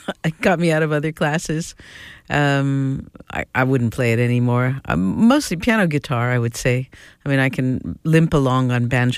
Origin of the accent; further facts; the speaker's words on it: New Jersey, United States; So I'm from New Jersey, same area as